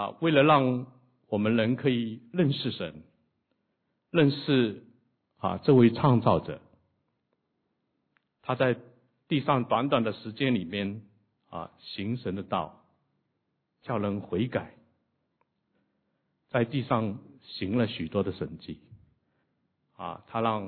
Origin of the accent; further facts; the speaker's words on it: China; born there; 我是在新中国出生。